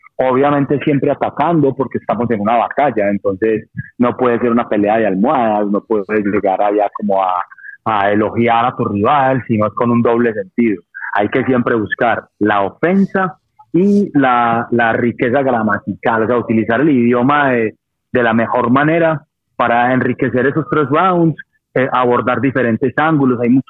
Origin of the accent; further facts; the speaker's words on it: San Antonio de Prado, Antioquia, Colombia; San Antonio de Prado, el lugar de donde yo soy, aquí donde estamos en este momento, unas montañitas bellas, parce, esto es hermoso, y aquí casi no vienen los turistas.